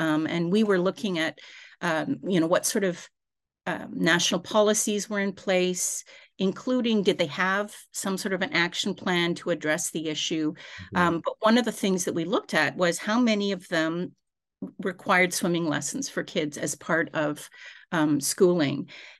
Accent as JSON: {"language": "English", "country": "Canada", "tie": "born or raised there", "said": "Growing up in Canada, canoeing, kayaking, I love paddling."}